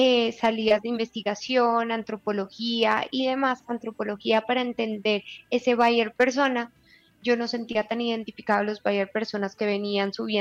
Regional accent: Manizales, Caldas, Colombia; yo soy una vieja de Manizales Caldas, Colombia.

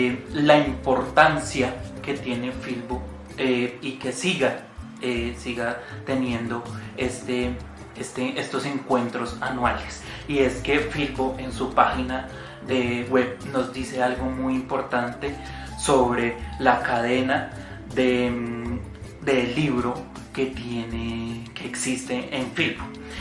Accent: Colombia; la herramienta, digamos, más poderosa con la que tenemos para afrontar este proceso como colombianos.

